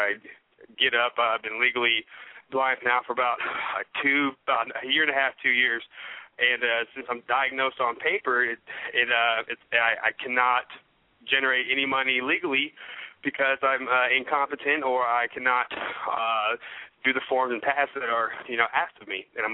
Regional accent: Austin, Texas, United States; Yes, I'm from Austin, Texas, born and raised for about 23 years.

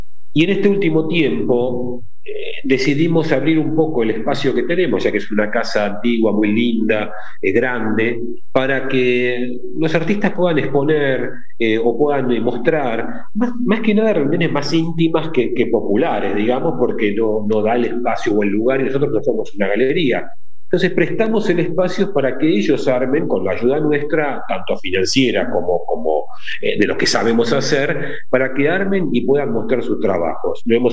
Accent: Buenos Aires, Argentina; also born or lived in Montevideo, Uruguay; Así que en el 69 se viene mi abuelo y en el 70 venimos todos a vivir directamente acá en Argentina. Yo nací en Montevideo, viví muy poquito, y nos vinimos para acá.

